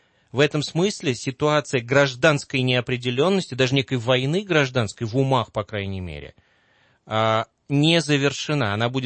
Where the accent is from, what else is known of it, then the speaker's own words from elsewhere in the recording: Moscow, Russia; вот я москвич, коренной москвич